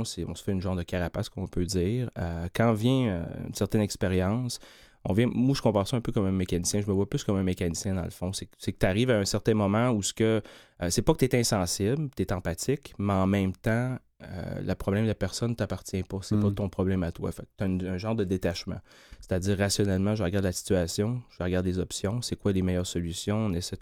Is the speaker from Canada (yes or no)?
yes; Quebec, Canada; Je viens de Charlevoix, donc ma mère avait une garderie en milieu familial.